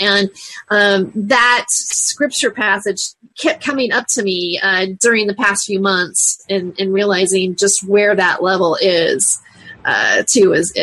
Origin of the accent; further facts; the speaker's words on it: United States; You see, I grew up in America. I grew up in the land where phrases like, I have a dream, meant something.